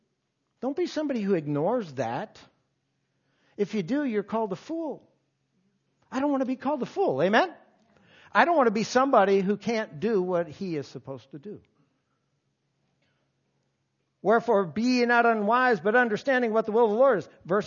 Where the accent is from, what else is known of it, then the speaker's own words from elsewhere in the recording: Milwaukee, Wisconsin, United States; I grew up in Milwaukee. Right near Milwaukee. A lot of beer drinking up there.